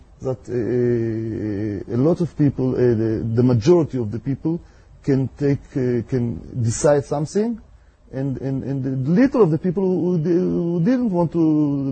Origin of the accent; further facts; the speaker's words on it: Romania; born there; English is a second language; My parents was they are. I was born in Romania